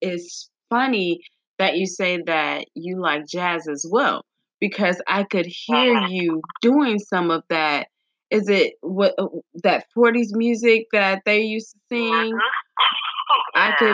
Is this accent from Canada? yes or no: no; Illinois, United States; I was raised in Illinois, born in Indiana, so.